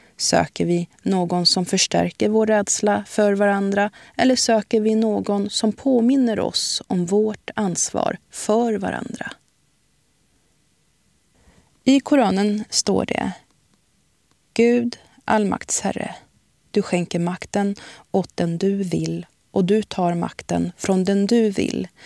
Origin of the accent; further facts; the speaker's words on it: Sweden; also born or lived in Iraq; Jag är född i Irak, uppvuxen i Sverige muslim.